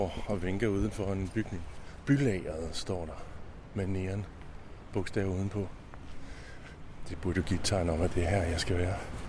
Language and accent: Danish; Aarhus, Central Denmark Region, Denmark; moved away; Jeg er selv gammel aarhusianer, og synes, det var en fantastisk by at bo i, og også være ung